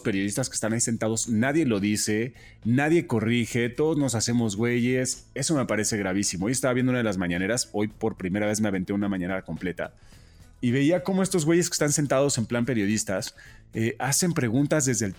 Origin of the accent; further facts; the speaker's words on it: Mexico; porque somos mexicanos, claro que sí.